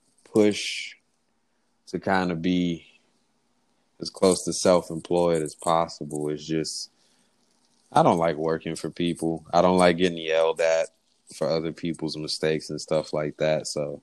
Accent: New Orleans, Louisiana, United States; I grew up in New Orleans, which is like just a real musical city.

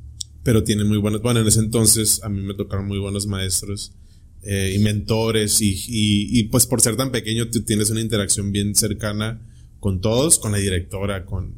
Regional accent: Tijuana, Baja California, Mexico; also born or lived in United States; Y pues yo nací en Estados Unidos. Tú sabes, como mucha gente aquí que tiene el privilegio de eso, que crecí en Tijuana, fui a la escuela acá.

